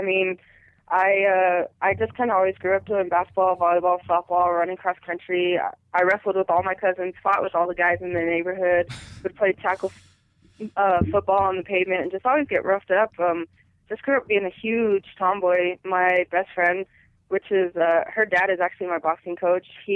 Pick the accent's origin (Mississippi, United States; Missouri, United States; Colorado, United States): Colorado, United States; Colorado.